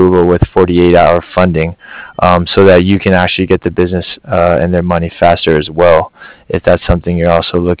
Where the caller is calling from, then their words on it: Cardiff, Wales, United Kingdom; I'm calling from Cardiff.